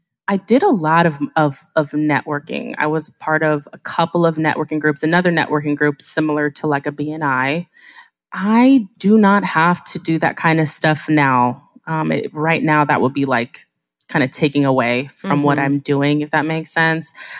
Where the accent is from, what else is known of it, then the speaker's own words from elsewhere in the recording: Ohio, United States; I'm from Ohio.